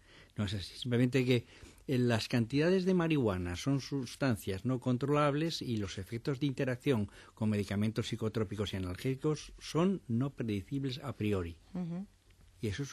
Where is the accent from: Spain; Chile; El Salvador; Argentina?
Spain; León, Castile and León; Se da más que en Madrid o más que en Burgos, sí, o en León, que es mi tierra.